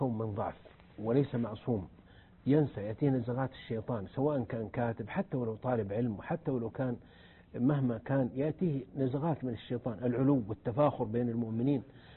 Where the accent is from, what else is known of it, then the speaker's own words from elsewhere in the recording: Saudi Arabia; نحن في السعودية مجتمع قبلي